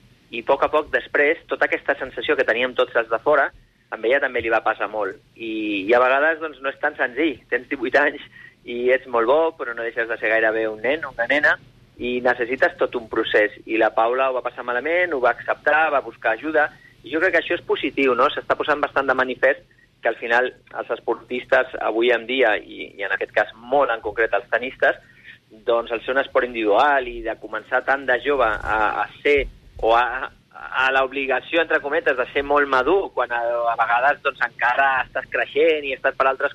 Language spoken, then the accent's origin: Catalan; Catalonia, Spain; jo com a català